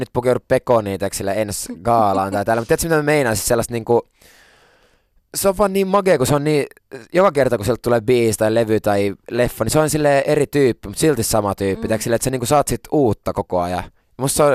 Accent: Turku, Southwest Finland, Finland; Koska se on Turussa ja mä oon Turusta.

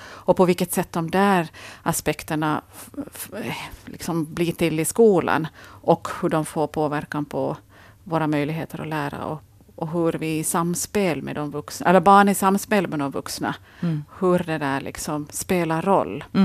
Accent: Kristinestad, Ostrobothnia, Finland; also born or lived in Sweden; För jag tänker ändå att Vasa är min egen stad, även om jag är från Kristinestad.

